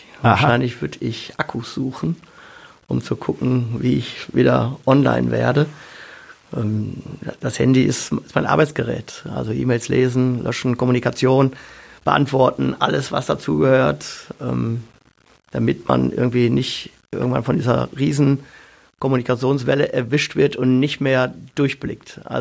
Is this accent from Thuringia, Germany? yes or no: no; Essen, North Rhine-Westphalia, Germany; Oberbürgermeister meiner Heimatstadt Essen sein zu dürfen.